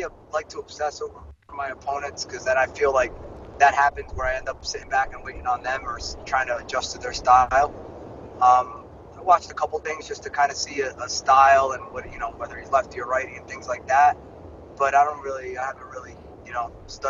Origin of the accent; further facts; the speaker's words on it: Paterson, New Jersey, United States; My parents, you know, came here from the Dominican Republic, and they had me, and I was born in Patterson, and I've just always been in that area, but always Northeast Jersey boy.